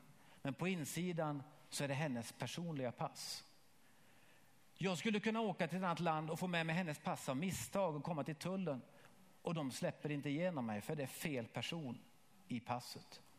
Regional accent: Ovansjö, Gävleborg County, Sweden; born there; Jag är född i Ovansjö. Det är ingen som vet vad det är. Nej. Men jag är också född i Sverige. Och det gör att jag är svensk medborgare. Jag har mitt medborgarskap i Sverige.

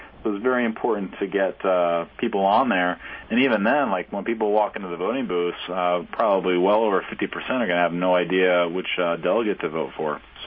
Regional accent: Pennsylvania, United States; Like here, I'm from Pennsylvania.

